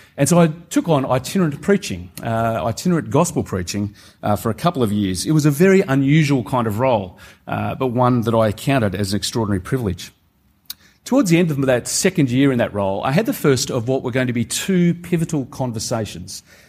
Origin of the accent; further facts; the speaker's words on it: Canberra, Australian Capital Territory, Australia; I grew up mostly in Canberra, and I was converted in an Anglican school through the ministry of my peers rather than through anything particularly Anglican about the school.